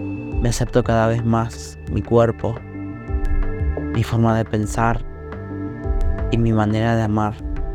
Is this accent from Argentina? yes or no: yes; Argentina; Soy un hombre de Argentina, de 39 años.